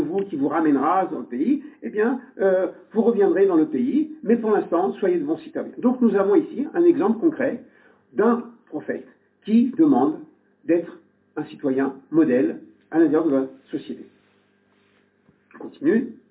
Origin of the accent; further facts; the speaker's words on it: France; born there; mes parents viennent de Tunisie, donc je suis un séfarade, un juif séfarade. Mes parents viennent de Tunisie, moi je suis né en France